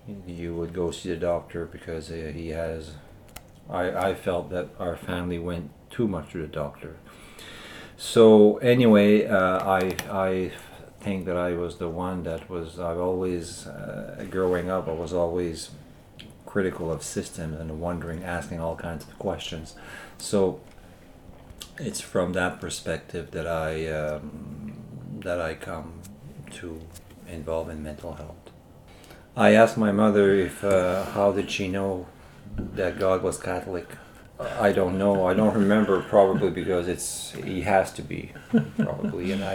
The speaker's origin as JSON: {"language": "English", "town": "Beaumont", "region": "New Brunswick", "country": "Canada", "tie": "born or raised there", "said": "Well, I was raised in the Mimram-Cook area, more specifically in Beaumont, New Brunswick, and that's in the woods."}